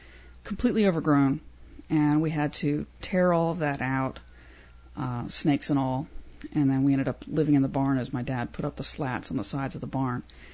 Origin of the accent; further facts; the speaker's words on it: Virginia, United States; also born or lived in New York; Virginia. Well, originally, I was born in New York. But I consider Virginia because that's where I grew up, first grade on.